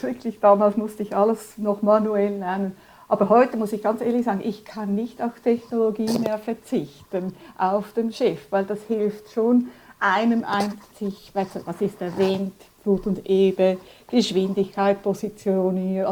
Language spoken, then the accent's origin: German; Switzerland; German is a second language; also born or lived in Galicia, Spain; ich bin Spanierin aus Ursprung, Galizien, aber in der Schweiz aufgewachsen, man hört an meinem Akzent.